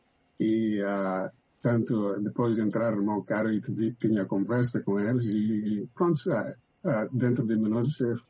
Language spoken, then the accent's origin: Portuguese; Mozambique; quando eu falava que eu sou de Moçambique